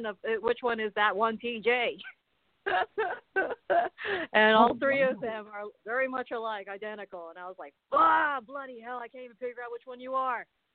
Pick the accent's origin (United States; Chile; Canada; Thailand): Thailand; English is a second language; Thailand's my home country